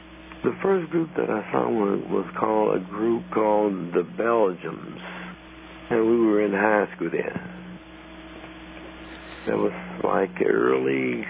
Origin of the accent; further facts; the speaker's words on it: St. Louis, Missouri, United States; Where I'm from? I'm from Missouri, yeah, St. Louis, Missouri.